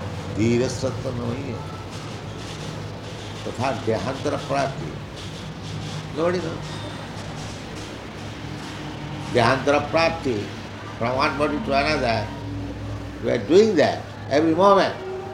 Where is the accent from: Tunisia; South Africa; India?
India; Indira Gandhi is Indian. I'm also Indian.